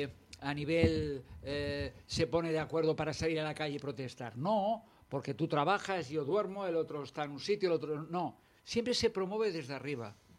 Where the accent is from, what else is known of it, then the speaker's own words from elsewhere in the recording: Esplugues de Llobregat, Catalonia, Spain; now in Sant Just Desvern, Spain; soy de Esplugas de Llobregat, vivo en Sant Just ahora, pero nací en Esplugas, y bueno, hace muchos años que vivo en Sant Just